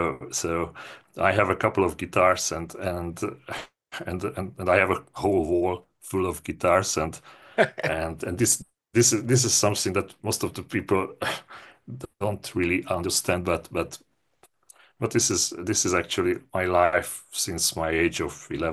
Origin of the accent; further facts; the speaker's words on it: Hungary; now in Budapest, Hungary; Yeah, I'm from Hungary. I was born in the countryside, but then because of my job, I moved to Budapest.